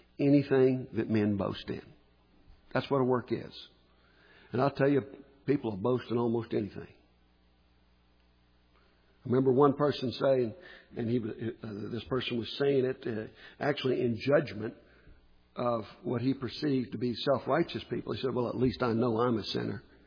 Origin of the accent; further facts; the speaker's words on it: Key West, Florida, United States; born there; For it is by grace that I was born in Key West, Florida.